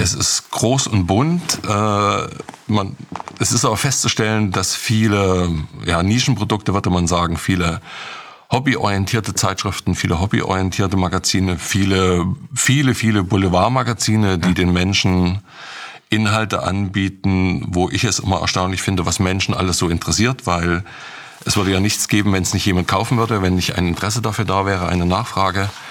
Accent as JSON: {"language": "German", "region": "East Germany", "country": "Germany", "tie": "born or raised there", "said": "weil ich bin in der DDR groß geworden. Es war für mich vertrautes Gebiet."}